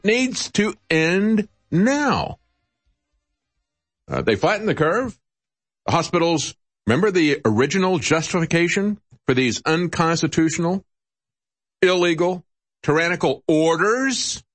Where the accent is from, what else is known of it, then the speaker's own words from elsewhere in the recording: Tampa, Florida, United States; also born or lived in New York; But when I went to New York, after growing up in Tampa, 60s and 70s, very different from the way Tampa is today.